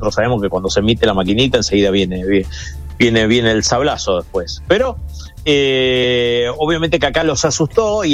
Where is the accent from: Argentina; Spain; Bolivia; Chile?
Argentina; now in United States; Nosotros somos argentinos y esta cosa entendemos muy, muy bien.